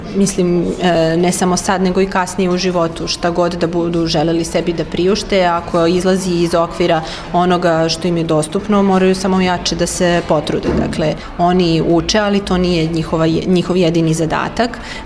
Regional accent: Belgrade, Serbia; Ja sam iz Beograda

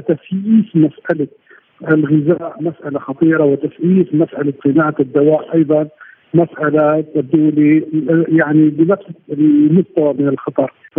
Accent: Syria; ومن ضمن للأسف الشديد بلدنا سوريا

